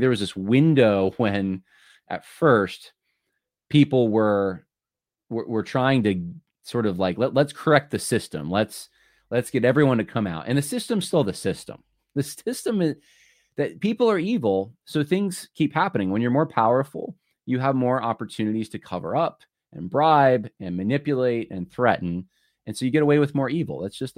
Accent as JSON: {"language": "English", "region": "California", "country": "United States", "tie": "born there", "said": "My family, both sides, my grandparents, they lived in California. I was born in California."}